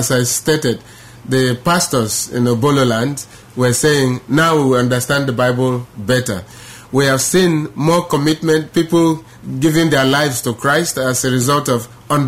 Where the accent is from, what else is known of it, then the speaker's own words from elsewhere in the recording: Amadaka, Akwa Ibom, Nigeria; I'm from Amadaka in Eastern Obolo Local Government in Akwa Ibom State. But my wife and I, we live at Agutobolo. We've been living there since 1983.